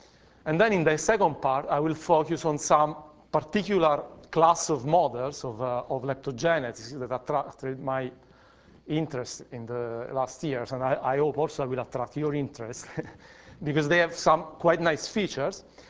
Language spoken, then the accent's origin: English; Pescara, Abruzzo, Italy; English is a second language; I'm advertising here a nice bridge in my hometown, in Pescara